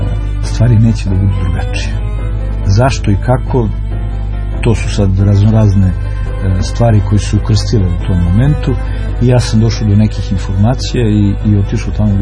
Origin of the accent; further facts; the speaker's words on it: Kragujevac, Šumadija, Serbia; ja sam rođen u Kragujevcu. Znači, rođen sam u zgradi gde sam posle bio student medicine. Stanovao sam u ulici grada Sirena koje jedno 800 metara ili kilometara odatle. Išao sam u školu Svetozar Marković koja je na drugu stranu.